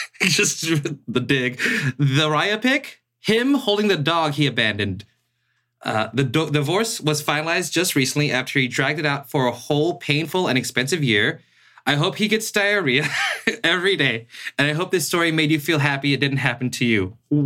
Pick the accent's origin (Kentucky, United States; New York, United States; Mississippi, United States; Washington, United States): Washington, United States; Seattle; now in Los Angeles, United States; I'm from Seattle. I'm here at the moment.